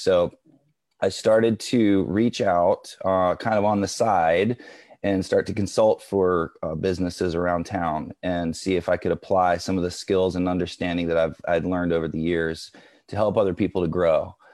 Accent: Virginia Beach, Virginia, United States; moved away as an adult; also born or lived in New York City; now in Los Angeles, United States; I'm from the East Coast originally, Virginia Beach, Virginia. I grew up in, and moved to New York City in the mid-90s. And then landed in Los Angeles right after 9/11.

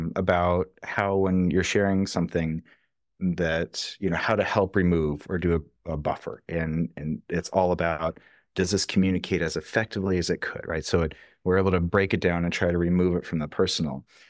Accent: California, United States; I grew up outside of Yosemite.

